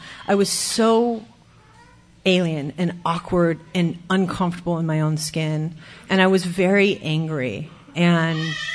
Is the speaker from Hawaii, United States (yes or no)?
yes; Hawaii, United States; I grew up in Hawaii. It was a lovely place to be a child of two very volatile alcoholic parents.